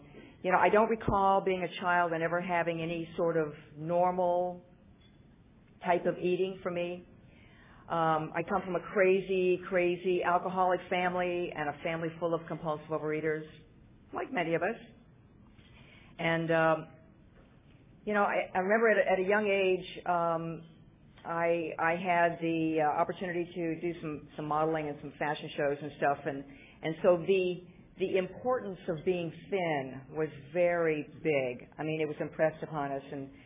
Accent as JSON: {"language": "English", "town": "Chicago", "region": "Illinois", "country": "United States", "tie": "born or raised there", "also_born_or_lived": "Washington, D.C.", "said": "I moved back to the East Coast, and I grew up in Chicago, and we moved around a few times, and then I went back east to Washington, D.C."}